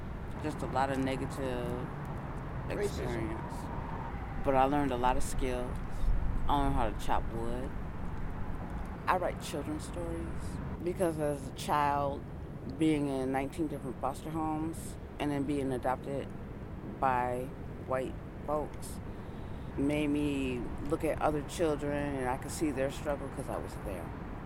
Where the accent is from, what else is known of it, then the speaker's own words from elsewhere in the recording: St. Paul, Minnesota, United States; I was born in St. Paul, and that's where I went through all my foster homes.